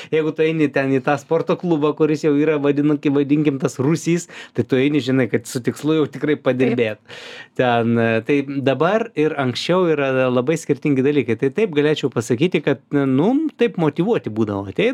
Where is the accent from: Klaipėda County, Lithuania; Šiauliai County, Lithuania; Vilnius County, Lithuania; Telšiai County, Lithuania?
Vilnius County, Lithuania; Vilnius; tai aš esu iš Šnipiškių, tai mūsų Šnipiškėse buvo medinis namas su krosnėm